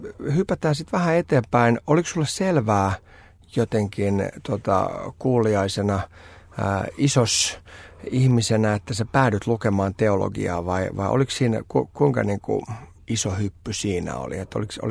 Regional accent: Helsinki, Uusimaa, Finland; Itä-Helsinki, josta siis minä olen kotoisin ja sen kyllä huomaa

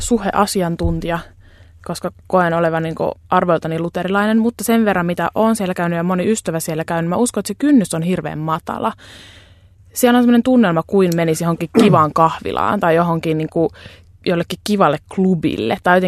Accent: Helsinki, Uusimaa, Finland; mä oon helsinkiläinen.

